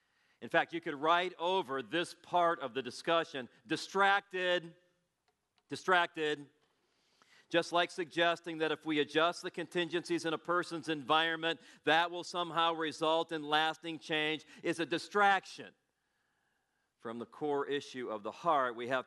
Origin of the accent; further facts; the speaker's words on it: Gary, Indiana, United States; Bob and I grew up together in Gary.